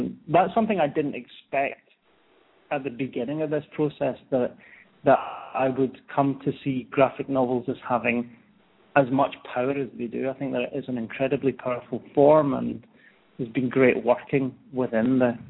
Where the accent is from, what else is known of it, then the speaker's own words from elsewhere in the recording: Glasgow, Scotland, United Kingdom; moved away as an adult; now in United States; So I'm from Glasgow in Scotland, and I worked in theatre. For about 15 years over there